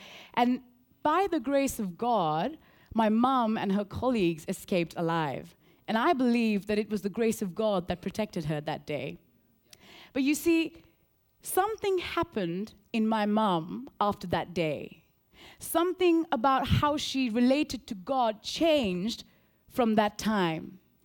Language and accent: English; Colombo, Western Province, Sri Lanka; Now, I grew up in Sri Lanka and in Colombo, which is the capital, and it was a great childhood. At the time when I was born, Sri Lanka was ravaged by a big civil war.